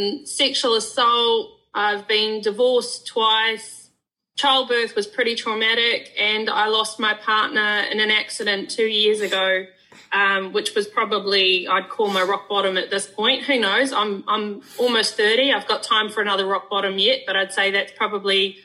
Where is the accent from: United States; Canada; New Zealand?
New Zealand; now in Australia; I'm in Australia. I'm from New Zealand.